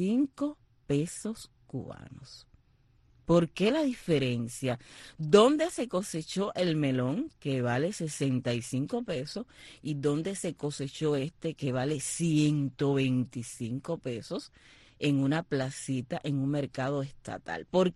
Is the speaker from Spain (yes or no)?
no; San Germán, Puerto Rico; el campesino es de un poblado cercano a mi pueblo, que se llama Santa Cruz, es en el camino a San Germán, de San Germán soy yo.